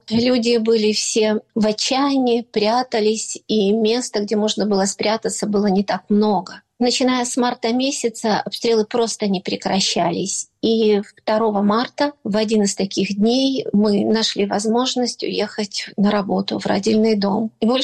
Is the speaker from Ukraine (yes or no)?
yes; Ukraine; Потому что я украинка, я хочу жить в Украине, я люблю Украину, я хочу быть с Украиной.